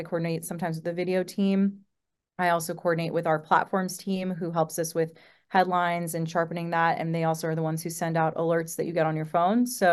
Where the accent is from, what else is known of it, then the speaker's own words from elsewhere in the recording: Santa Monica, California, United States; now in Los Angeles, United States; I am. Yeah, I'm born and raised in LA. I grew up in Santa Monica, and now I live in the Valley.